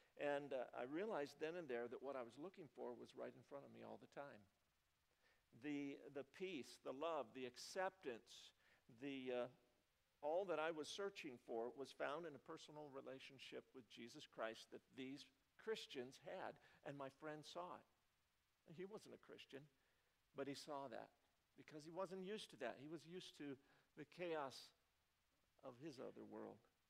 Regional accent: United States; also born or lived in South Dakota; I grew up on the American Indian Reservation. My father was a social worker for the Bureau of Indian Affairs, and so there I was. I was the only white kid in the whole school

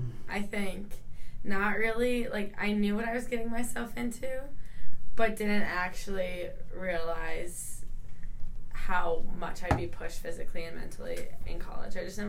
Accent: Lakeville, Minnesota, United States; And I'm from Lakeville, Minnesota, which is south of the cities.

